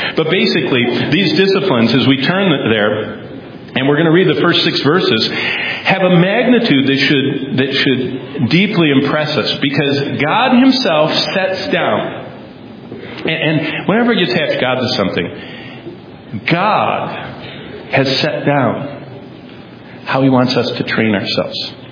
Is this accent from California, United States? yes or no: no; Lansing, Michigan, United States; When I grew up in Lansing, Hazlitt, Clinton County, Michigan, my dad wanted to build a house